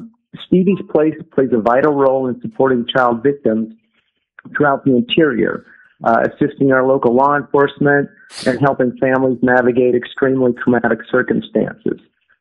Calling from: Fairbanks, Alaska, United States; I'm calling from Fairbanks.

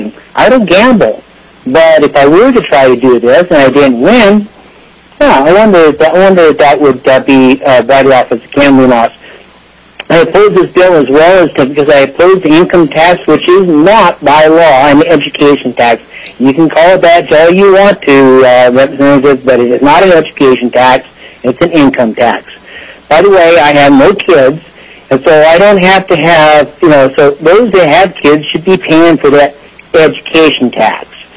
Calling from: Palmer, Alaska, United States; I'm calling from Palmer, and I'm speaking for myself.

